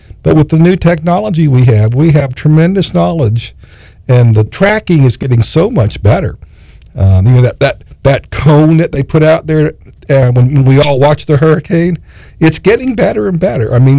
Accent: Florida, United States; You know, when I was a kid, I grew up in Palm Beach County.

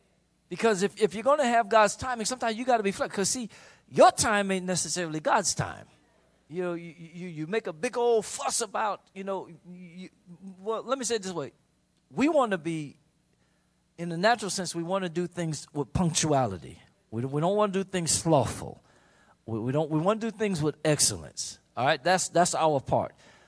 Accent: Chicago, Illinois, United States; I've been growing up in Chicago, and I've worked out on the west side of Chicago

